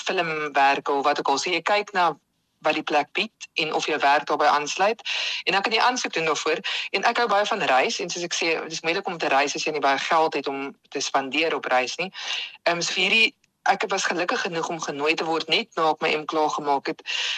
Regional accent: Bellville, Western Cape, South Africa; ek is gebore en getoe in Bellville omgewing. Ek was op skool oorspronklik in D.F. Milan en daarna is ek toe Stellenbosch toe waar ek by die visuele kunste departement gestudeer het daar in die pragtige Stellenbosch.

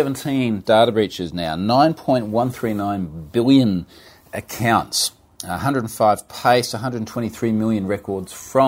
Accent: Queensland, Australia; But at least I am in my home state. I am in Brisbane at the moment in Queensland on the Yao Tour.

